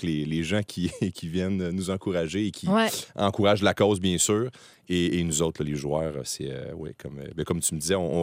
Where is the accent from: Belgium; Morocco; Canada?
Canada; Moncton, New Brunswick; born there; Donc, je suis né à Moncton.